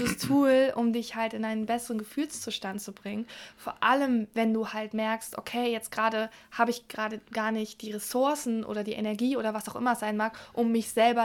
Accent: Hamburg, Germany; Ich bin irgendwie noch in Hamburg aufgewachsen als kleines Kind

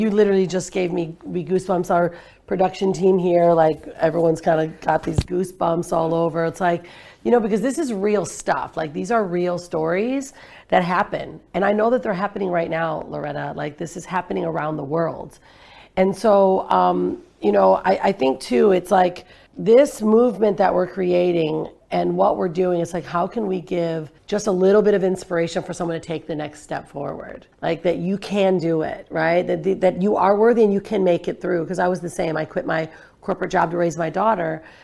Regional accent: Michigan, United States; And I am from Michigan, so we're all Midwesterners.

